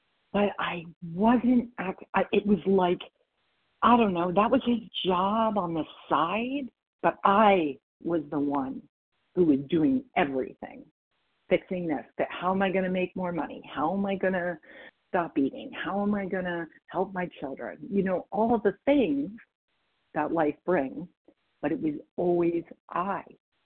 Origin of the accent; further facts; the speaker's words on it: Idaho, United States; from Idaho.